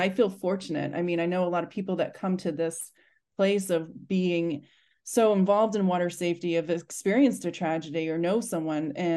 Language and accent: English; Maine, United States; So I'm from Maine. I live here and we're on the ocean.